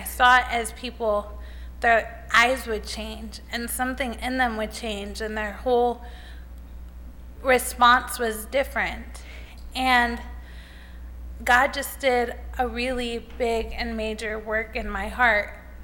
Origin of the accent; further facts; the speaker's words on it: Crestline, Ohio, United States; I'm from Crestline, Ohio, and I'm a master's student